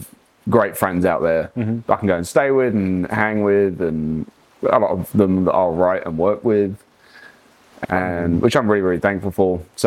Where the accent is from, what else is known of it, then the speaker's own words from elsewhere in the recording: South East England, United Kingdom; But yeah, near about everyone I meet, they go, so where are you from? I sit down the site, oh, I'm from, you know, South Oxfordshire. And they're like, is there a South Oxfordshire in the U